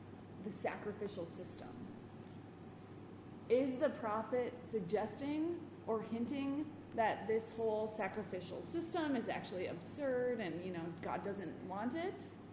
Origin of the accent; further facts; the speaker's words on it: Holland, Michigan, United States; I grew up in Holland, Michigan, as I mentioned earlier.